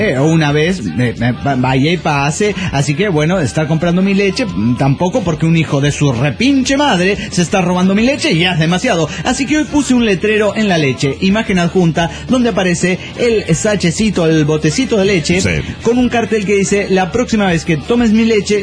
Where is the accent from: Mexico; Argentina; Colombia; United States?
Mexico; Guadalajara, Jalisco; de Guadalajara, Jalisco, México.